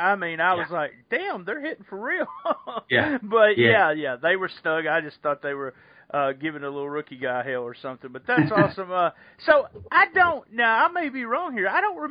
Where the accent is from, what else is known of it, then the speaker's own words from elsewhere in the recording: Missouri, United States; Yeah, I'll be 51 years old. I grew up on Memphis Wrestling. I grew up in a little town in Missouri where that was, you know, what we did every Saturday.